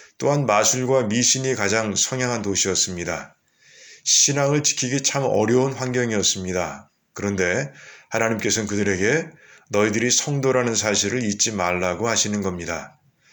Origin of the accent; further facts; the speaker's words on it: South Korea; 다른 나라에 여행 가서 그 나라 사람들 속에 섞여 있어도 내가 한국인이라는 사실은 변하지 않습니다.